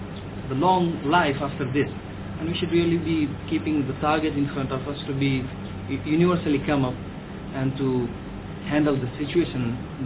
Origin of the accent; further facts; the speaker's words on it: India; I'm myself from India